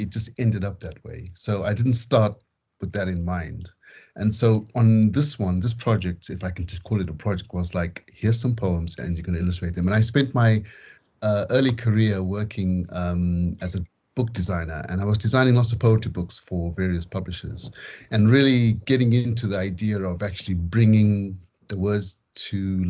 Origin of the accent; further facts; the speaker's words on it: Zimbabwe; when I was growing up in Zimbabwe